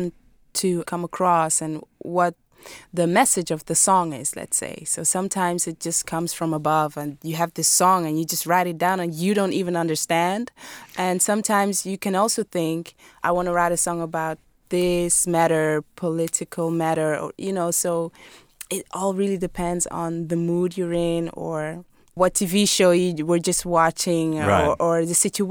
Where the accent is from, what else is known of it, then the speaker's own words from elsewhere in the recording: Cameroon; And I'm from Cameroon